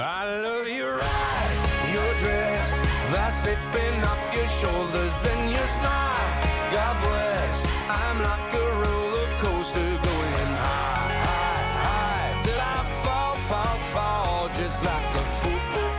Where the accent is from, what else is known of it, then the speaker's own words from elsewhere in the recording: Baie-Comeau, Quebec, Canada; Bon, moi, je viens de Baie-Comeau